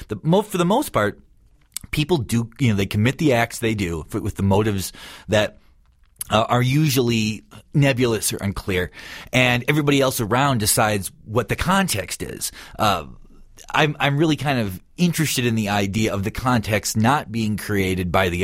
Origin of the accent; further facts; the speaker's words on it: Midwest, United States; the first one was about like glam metal growing up in the Midwest and listening